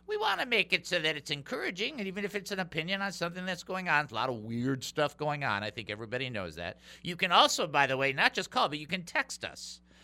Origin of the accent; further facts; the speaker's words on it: Detroit, Michigan, United States; For those that haven't figured it out, I was born and raised in Detroit.